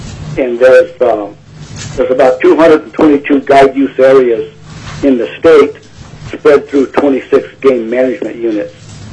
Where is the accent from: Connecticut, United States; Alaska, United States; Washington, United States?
Alaska, United States; Eagle River; I'm a registered slant master guide. I got my born and raised in Eagle River, lived in Chugiak until about 2007, then we moved up to Sutton.